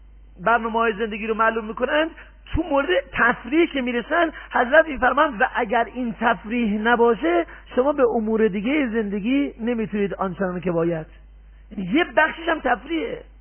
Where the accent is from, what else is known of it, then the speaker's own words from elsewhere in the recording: Tehran, Tehran Province, Iran; now in Mashhad, Iran; من از تهران که اومدم مشهد